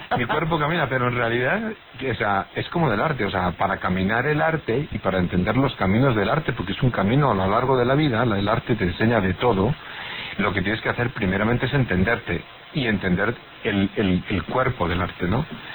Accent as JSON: {"language": "Spanish", "country": "Spain", "said": "en España, en los años 60, el hacer una carrera en Estados Unidos siendo español"}